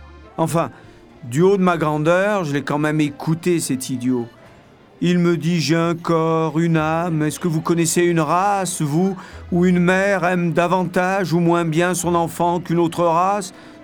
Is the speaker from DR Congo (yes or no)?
no; France; Voyez, je suis français, moi. Et je suis fier d'être français.